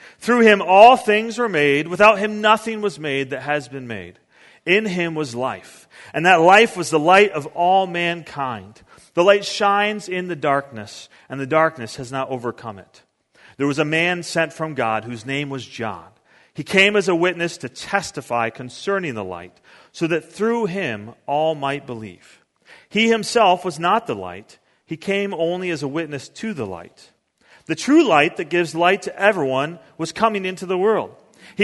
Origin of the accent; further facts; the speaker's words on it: Detroit, Michigan, United States; I grew up in Detroit. I grew up a mile or a couple hundred yards from I-96.